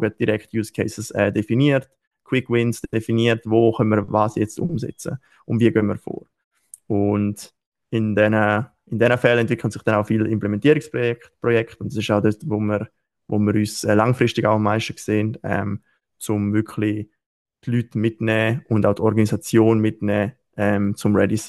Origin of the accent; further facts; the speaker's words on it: Eastern Switzerland, Switzerland; jetzt bei uns in der Ostschweiz halt, in Chur, St. Gallen und in Repsten haben wir